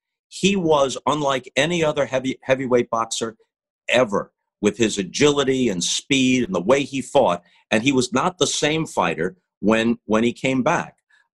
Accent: Queens, New York, United States; born there; Well, originally, I was born in Queens.

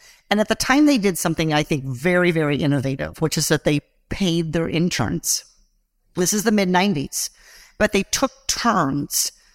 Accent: Iowa, United States; So I grew up in Iowa, as he said. I'm a sixth-generation Iowan.

